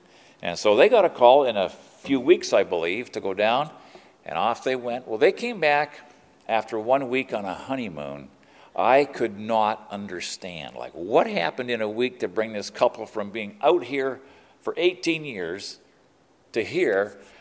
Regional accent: Ontario, Canada; I'm from Southern Ontario, and it was cold down there.

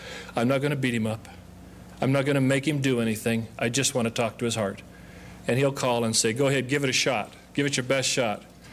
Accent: Omaha, Nebraska, United States; now in Santa Rosa, United States; I was raised in Omaha. We've been in Santa Rosa for about 30 years.

